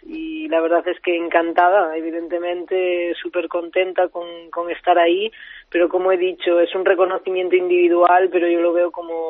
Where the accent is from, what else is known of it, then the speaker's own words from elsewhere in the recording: Galicia, Spain; como buena gallega no me cuesta hacer las maletas